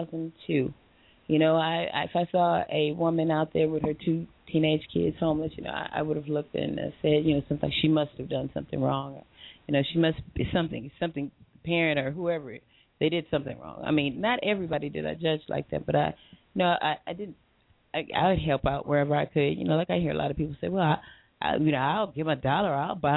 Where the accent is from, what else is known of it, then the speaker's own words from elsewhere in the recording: Compton, California, United States; Went to Eugene Shelley Compton, grew up there as a young girl.